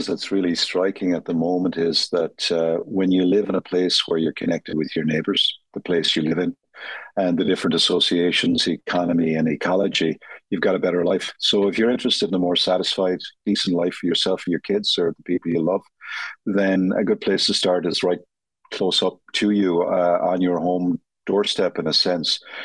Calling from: Dublin, Leinster, Ireland; So I'm calling in from Dublin, Ireland, and not too far away from my home place.

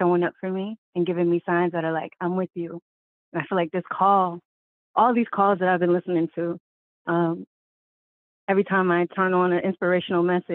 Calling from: New England, United States; I'm in New England, and I'm just really grateful.

